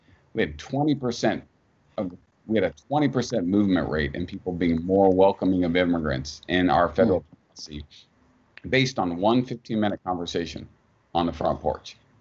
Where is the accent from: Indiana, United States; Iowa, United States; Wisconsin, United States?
Indiana, United States; Like, I grew up in Southern Indiana. No surprise to me or any of the organizers.